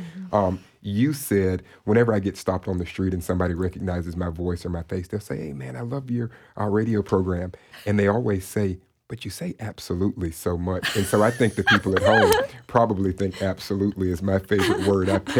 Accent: Tallahassee, Florida, United States; So I'm from Tallahassee, seven generations. So most of the things that I've done in my life have been done right here on this ground.

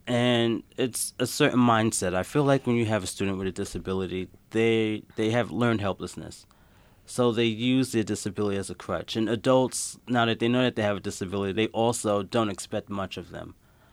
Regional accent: Brooklyn, New York, United States; also born or lived in Long Island; I grew up in Brooklyn, New York, and also on Long Island.

